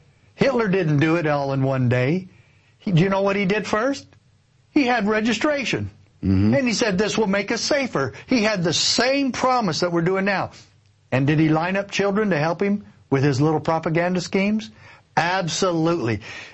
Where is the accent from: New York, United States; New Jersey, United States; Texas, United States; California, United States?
Texas, United States; I'm a law-abiding citizen and I'm a Texan.